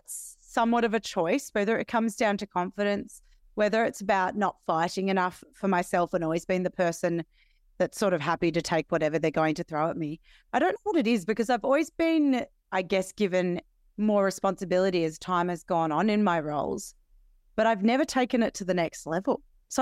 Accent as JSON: {"language": "English", "country": "Australia", "lives_now": "Rye, Australia", "said": "I'm from Australia. It's France in my parts. I live in Rye on the Mornington Peninsula"}